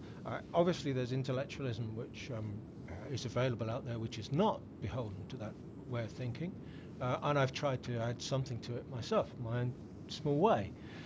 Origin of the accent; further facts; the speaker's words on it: England, United Kingdom; However, I'm an Englishman. I'm not a fascist.